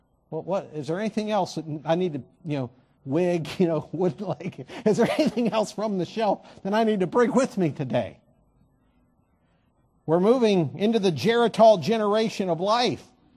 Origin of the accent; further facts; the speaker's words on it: Cleveland, Ohio, United States; You know, obviously growing up in Cleveland, you know, I watched as Cavaliers finally won that championship after long years of the Cleveland drought.